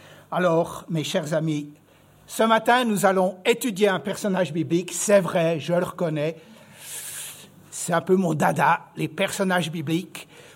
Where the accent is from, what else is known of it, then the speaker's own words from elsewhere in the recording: Switzerland; accent: Swiss; now in France; vous avez droit à un accent suisse ce matin. Parce que même 30 ans en France, ça m'a pas enlevé mon accent suisse.